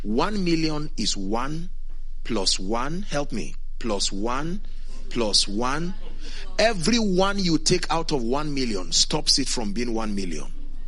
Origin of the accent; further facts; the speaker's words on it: Northern Nigeria, Nigeria; My hometown back in northern Nigeria